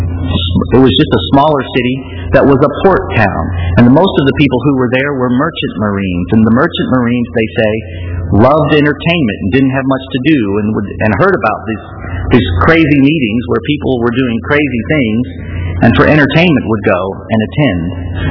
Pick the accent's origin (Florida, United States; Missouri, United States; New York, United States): Missouri, United States; Bridgeton; It's kind of interesting, where I grew up in St. Louis, not far away in Hazelwood, which I grew up in Bridgeton, maybe 3 or 4 miles away in the suburbs, was the world headquarters of the United Pentecostal Church.